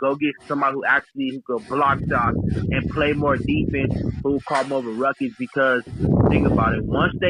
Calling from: California, United States; I'm calling from Cali, man.

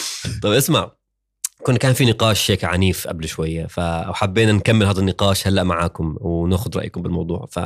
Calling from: Jordan; سبيشلي احنا بنحكي حاليا من الاردن

